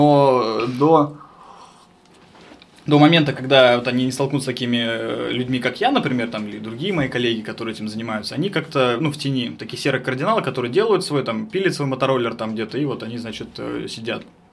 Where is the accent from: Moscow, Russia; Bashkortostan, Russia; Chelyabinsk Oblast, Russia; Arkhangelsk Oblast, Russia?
Bashkortostan, Russia; Ufa; я сам родом из Уфы